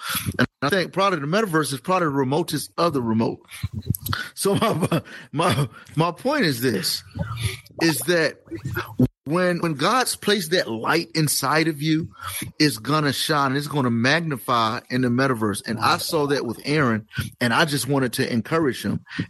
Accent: East Coast, United States; And I'm from the East Coast.

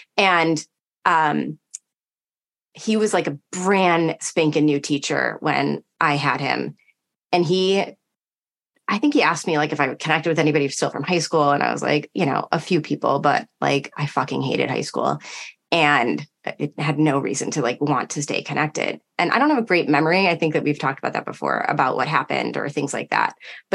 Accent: New Hampshire, United States; born there; the reason my parents moved away from Michigan, I was born in New Hampshire

